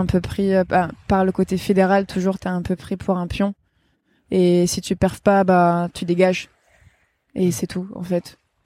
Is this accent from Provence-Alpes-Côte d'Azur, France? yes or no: yes; Digne-les-Bains, Provence-Alpes-Côte d'Azur, France; Moi, du coup, j'ai grandi à Digne-les-Bains.